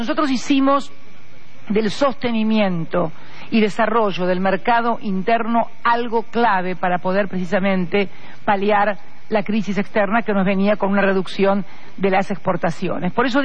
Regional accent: Argentina; que está en un polo industrial en mi país, como es la ciudad de Rosario.

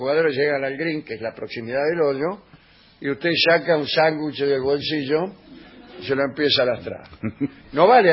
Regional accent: Mendoza, Argentina; de Mendoza.

